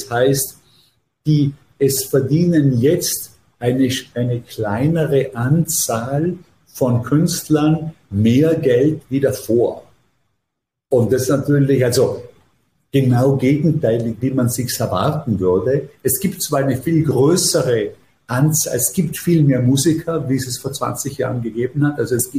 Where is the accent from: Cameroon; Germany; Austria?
Austria